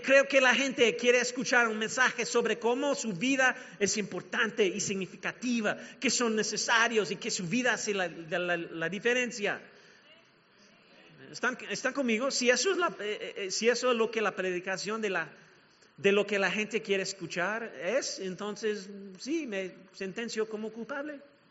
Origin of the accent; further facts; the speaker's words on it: Mexico; Los gringos, bueno, soy mexicano